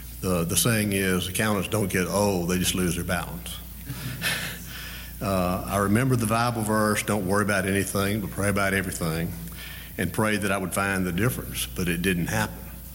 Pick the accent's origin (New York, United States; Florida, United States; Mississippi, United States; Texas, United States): Mississippi, United States; Jackson; I grew up in Jackson, the oldest of 5 children, 4 boys and a girl.